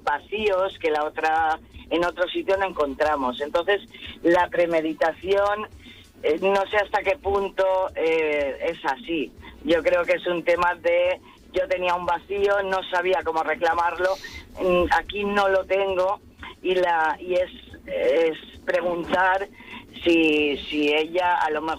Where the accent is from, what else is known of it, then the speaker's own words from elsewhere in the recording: Balearic Islands, Spain; De Mallorca.